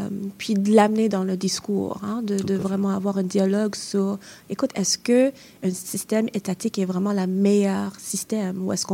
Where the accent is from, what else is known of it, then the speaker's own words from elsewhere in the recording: Quebec, Canada; born there; à la base, je suis québécoise, je suis née ici, mes enfants sont ici